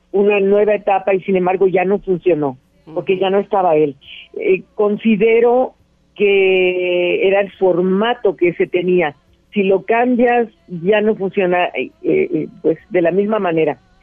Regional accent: Mérida, Yucatán, Mexico; born there; Casualmente en la tierra donde nací, en Mérida, Yucatán

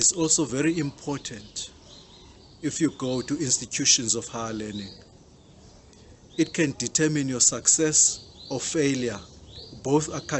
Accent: Bizana, Eastern Cape, South Africa; I come from Mdikiso in Kantolo location in Bizana in the Eastern Cape.

